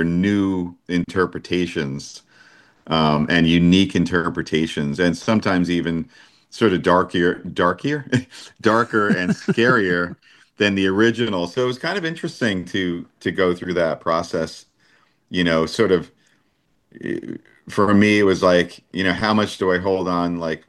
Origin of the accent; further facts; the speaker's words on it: New York, United States; I grew up on Long Island.